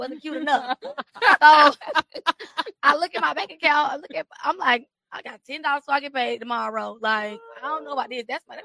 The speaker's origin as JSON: {"language": "English", "town": "Atlanta", "region": "Georgia", "country": "United States", "said": "So, like I said in the bio, I'm from Atlanta. I'm from the East Side specifically."}